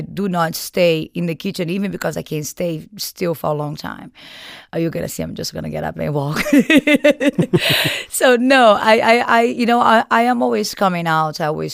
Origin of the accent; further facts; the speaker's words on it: Liguria, Italy; You know, I grew up in Liguria, which is, you know, next to France.